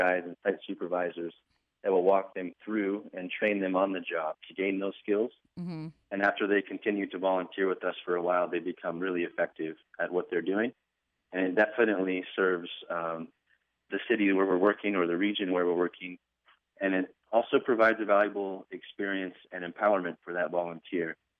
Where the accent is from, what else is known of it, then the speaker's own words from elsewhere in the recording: Iowa, United States; I grew up in Iowa and graduated from the University of Iowa mm-hmm. in 2009 in the fall.